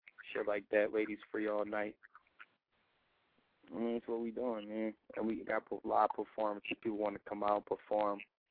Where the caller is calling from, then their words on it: Philadelphia, Pennsylvania, United States; calling from Uptown.